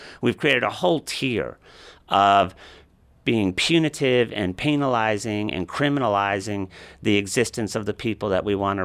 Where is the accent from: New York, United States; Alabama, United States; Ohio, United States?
New York, United States; New York City; I grew up in New York City, and it's a very different city today.